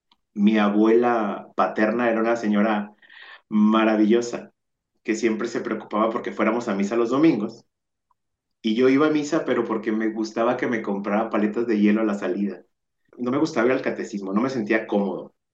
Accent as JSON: {"language": "Spanish", "town": "San Antonio de Rivas", "region": "Jalisco", "country": "Mexico", "tie": "born or raised there", "also_born_or_lived": "Ciudad Guzmán", "said": "Yo nací en Ciudad Guzmán, Jalisco, que no es precisamente un pueblo. Parece un pueblote, vaya. Pero crecí en un pueblo muy pequeño que se llama San Antonio de Rivas, que es municipio de La Barca, Jalisco. Después, a los 17, me voy otra vez a Ciudad Guzmán a estudiar."}